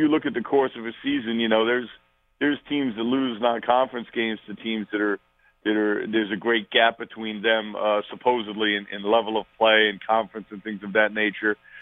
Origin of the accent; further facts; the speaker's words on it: Queens, New York, United States; So, I think, look, I'm born and raised in Queens. I was sneaking into St. John's games when I was 10 years old.